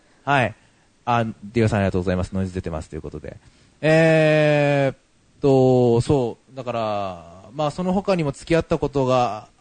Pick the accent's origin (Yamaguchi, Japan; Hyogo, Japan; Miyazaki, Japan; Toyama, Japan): Miyazaki, Japan; also born or lived in Tokyo; 私の地元宮崎にその当時まだ彼女は住んでいて、私が東京だったんですね